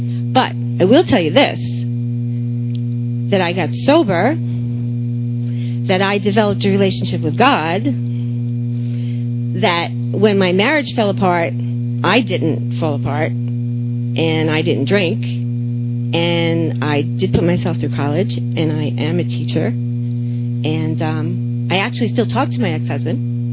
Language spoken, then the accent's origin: English; New England, United States; now in Florida, United States; That's the truth. I'm from New England. I like it when it's cold. I'm not so happy when it's hot.